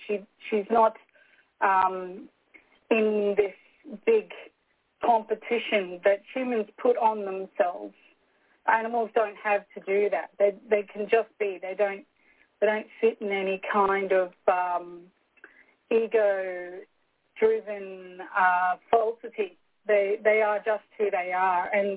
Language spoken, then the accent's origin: English; Scotland, United Kingdom; I'm Scottish by origin, so I'm not going to spend money when I shouldn't.